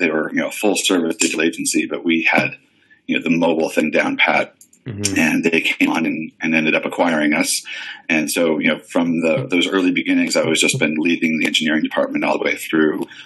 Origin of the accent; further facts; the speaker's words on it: Boston, Massachusetts, United States; Yeah, so I'm from the East Coast, Boston area originally.